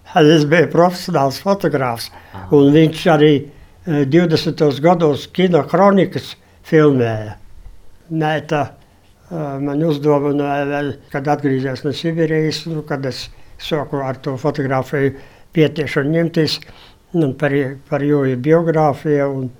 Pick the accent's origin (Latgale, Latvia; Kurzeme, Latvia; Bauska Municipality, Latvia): Latgale, Latvia; moved away as an adult; To es 60 gadus esmu projām no Latgales, bet es savai dzimtajai pusē izdarīju to, ko viņš nespēja izdarīt.